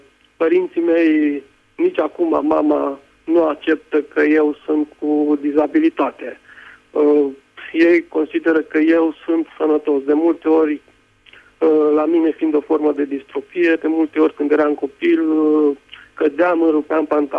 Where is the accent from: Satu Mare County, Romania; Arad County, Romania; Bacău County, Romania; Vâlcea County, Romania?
Arad County, Romania; Arad; sunt din Arad.